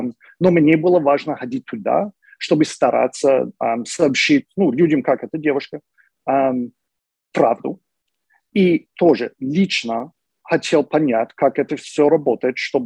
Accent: Michigan, United States; Russian is a second language; Я из Мичигана, я вырос там, только начал изучать русский язык, когда мне было 24. Это было лет 15 тому назад.

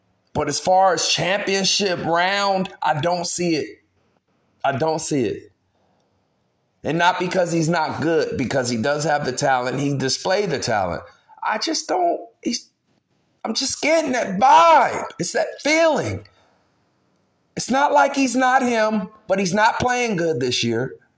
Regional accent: San Francisco, California, United States; I'm from San Francisco, California. Bernal Heights, USA. Bernal.

